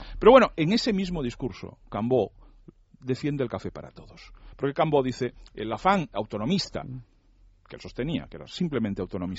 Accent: Catalonia, Spain; la mitad no somos independentistas. Es más, queremos seguir siendo españoles. Es decir, a esa mitad de Cataluña, que es invisible en la cotidianidad catalana

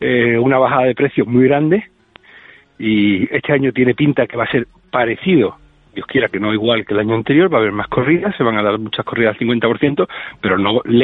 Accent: Spain; Y yo soy español

